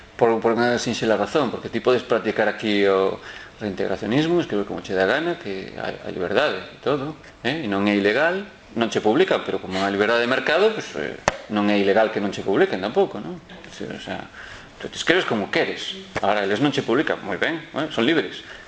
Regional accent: Galicia, Spain; un conxunto de individuos que nos identificamos como galegos porque vimos dunha orixe común

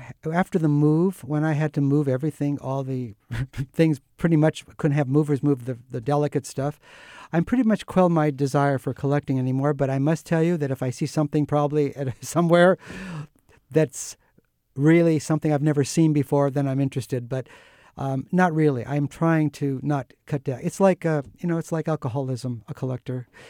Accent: California, United States; I used to go to San Francisco because I'm a Californian

